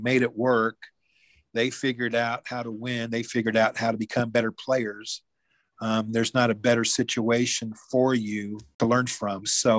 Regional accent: Kansas City, Missouri, United States; I grew up in Kansas City, went to North Kansas City High School, played baseball and basketball there, and went on to college.

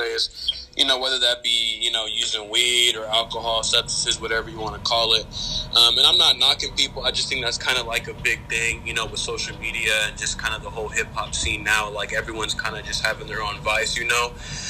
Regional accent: Seattle, Washington, United States; I'm from Seattle.

